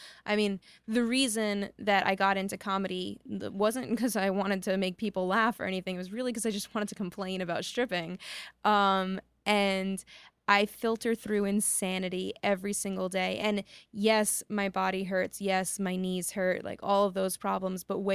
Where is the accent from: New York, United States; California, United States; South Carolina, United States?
New York, United States; New York City; born there; I was born in Lenox Hill Hospital, but my parents didn't live in New York City